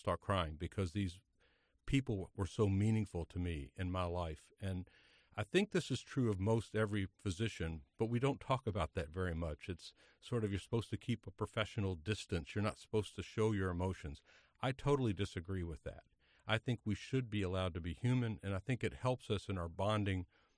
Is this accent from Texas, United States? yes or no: no; Kentucky, United States; I looked around. I'm from Kentucky.